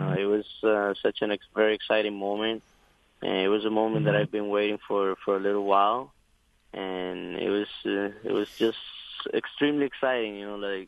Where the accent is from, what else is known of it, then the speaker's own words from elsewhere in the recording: San Juan, Puerto Rico; English is a second language; moved away as an adult; now in United States; I'm 28 years old. I'm born and raised in Puerto Rico, San Juan, Puerto Rico, and I got here into the United States. I think it was like in the year 2013.